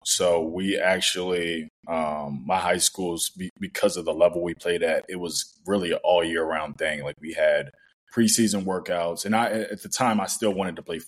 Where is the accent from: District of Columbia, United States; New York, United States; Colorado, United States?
District of Columbia, United States; Washington; So I am originally from Washington, D.C., born and raised.